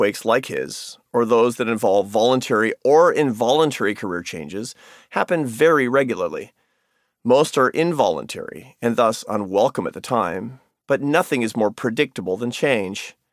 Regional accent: Seattle, Washington, United States; Growing up in Seattle, I often fished in Puget Sound

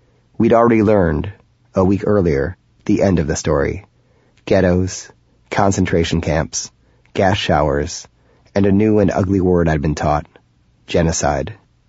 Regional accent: Northern United States, United States; After all, growing up in the North, we never thought of ourselves as Northerners. We were simply Americans.

